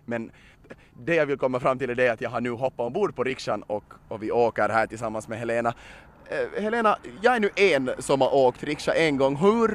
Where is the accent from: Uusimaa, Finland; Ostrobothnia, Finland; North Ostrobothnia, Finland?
Uusimaa, Finland; Kauniainen; Vad kostar det för mig då att åka till mina hemknutar i Grankulla till exempel?